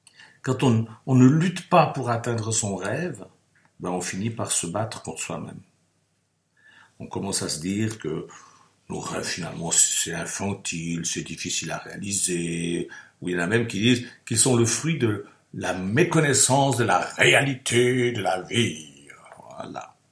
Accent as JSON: {"language": "French", "country": "France", "tie": "born there", "said": "Je suis né en France."}